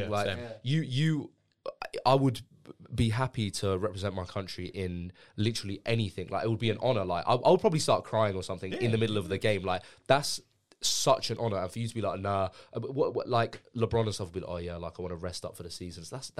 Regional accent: Iran; I'm from Iran, so we're not gonna really win.

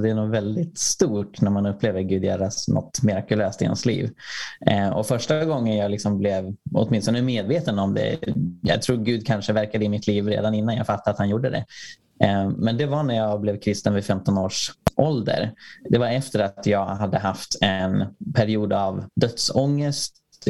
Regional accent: Sweden; När han hör att jag är från Sverige så lyser han upp.

